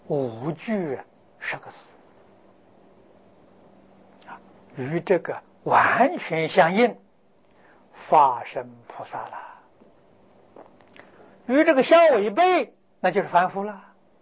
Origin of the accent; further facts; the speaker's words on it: China; 我们中国人常常讲啊，天理人情啊，这就是自然的